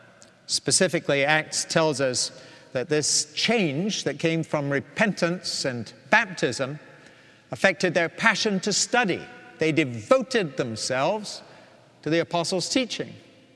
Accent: Scotland, United Kingdom; Or, as a Scotsman, I'm wearing a tie today. It's a Campbell tie.

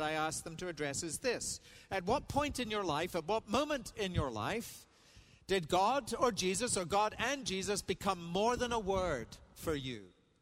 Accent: Edinburgh, Scotland, United Kingdom; tourists I might see around in my hometown of Edinburgh or down in London.

